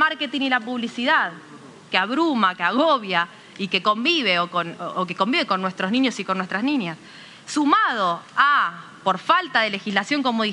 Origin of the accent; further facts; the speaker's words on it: Lomas de Zamora, Buenos Aires Province, Argentina; Nosotros en Lomas de Zamora, el distrito de donde vengo